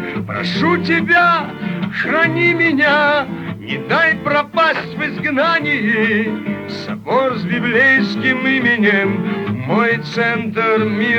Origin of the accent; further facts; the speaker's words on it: Leningrad, Saint Petersburg, Russia; Я ленинградец, коренной ленинградец